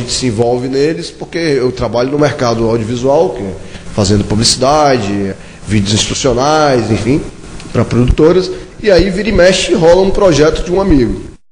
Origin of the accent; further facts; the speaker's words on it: Ceará, Brazil; now in São Paulo, Brazil; Sou cearense, estou em São Paulo há 18 anos.